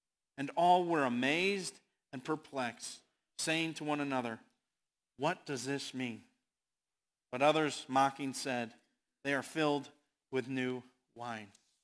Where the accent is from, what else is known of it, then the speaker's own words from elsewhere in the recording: La Porte, Indiana, United States; In my hometown of LaPorte, Indiana, there is a parade every year, quite a big thing